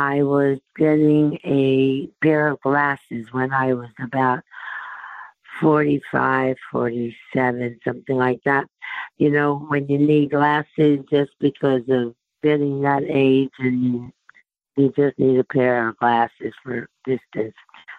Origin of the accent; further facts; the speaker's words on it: New Jersey, United States; moved away as an adult; now in Myrtle Beach, United States; I'm originally from New Jersey, and just a year ago, I moved down to Myrtle Beach to be with my daughter, but I'm still a Jersey girl. I'm 91 years old